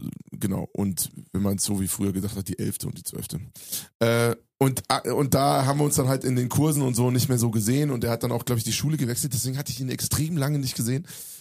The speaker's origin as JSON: {"language": "German", "town": "Hofheim", "region": "Hesse", "country": "Germany", "tie": "born or raised there", "said": "den habe ich in meiner Heimatstadt Hofheim geschrieben."}